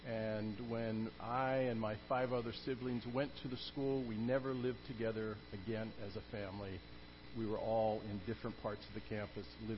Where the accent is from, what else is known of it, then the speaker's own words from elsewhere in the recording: United States; now in Canada; I can tell you that I'm from the United States originally. I've now been in Canada pretty close to 45 years.